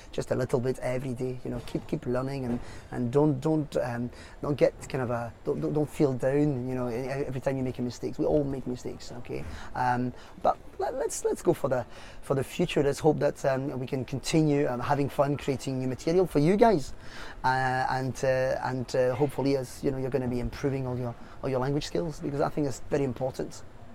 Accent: Nantes, Pays de la Loire, France; moi je suis de Nantes

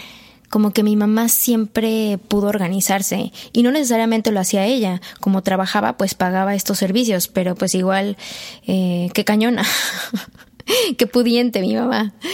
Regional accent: Mexico; estoy haciendo, como buen mexicano, todo al último

